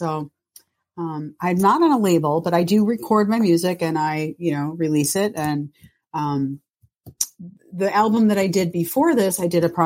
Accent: Greece; Remember, I'm Greek. I talk a lot.

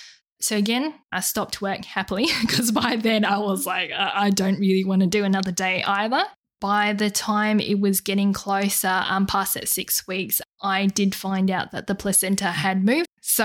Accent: Perth, Western Australia, Australia; So I'm from Perth. This would be the Perth Mums group.

